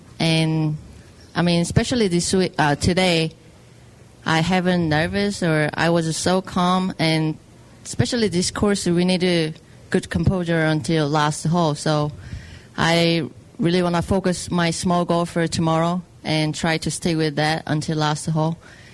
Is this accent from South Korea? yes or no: yes; South Korea; English is a second language; now in Orlando, United States; I always say, you know, from Korea, because I feel like I'm Korea, and I came here from Korea and play golf on LPGA Tour, and I just have a house in Orlando